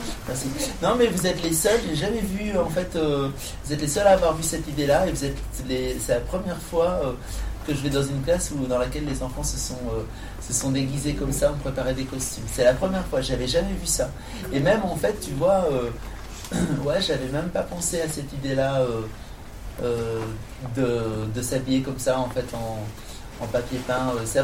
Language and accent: French; Chartres, Centre-Val de Loire, France; now in Paris, France; vous savez que moi je suis de Chartres. Vous savez ça, vous avez entendu? Bah, j'ai fait toute ma scolarité, c'est quand même incroyable. Maintenant j'habite à Paris